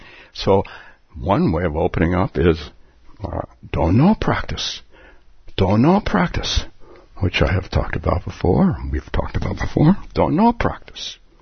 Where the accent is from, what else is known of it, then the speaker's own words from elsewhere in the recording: Palo Alto, California, United States; So, I've told the story many times about starting a meditation group in my hometown of Palo Alto, and my teacher came down, and I was just a student.